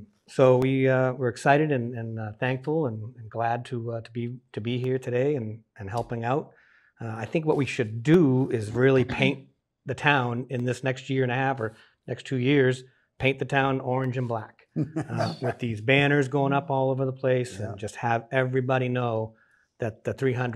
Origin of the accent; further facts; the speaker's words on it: Easton, Massachusetts, United States; we do have a printing company, Albert Bass Associates. I was born and raised in Easton.